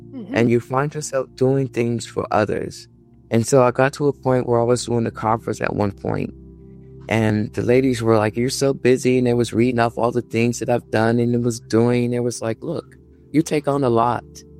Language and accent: English; New Jersey, United States; also born or lived in North Carolina; I'm not from North Carolina. I'm from New Jersey. I lived there because that's where my dad went.